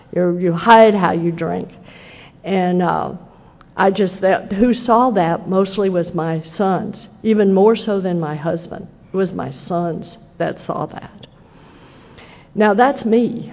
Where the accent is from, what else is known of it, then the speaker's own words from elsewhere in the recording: Texas, United States; And when I grew up in Texas, when I was a little girl, the Baptists hated the Catholics.